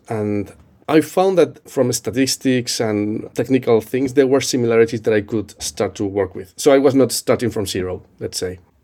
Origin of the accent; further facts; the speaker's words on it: Spain; English is a second language; I'm from Spain.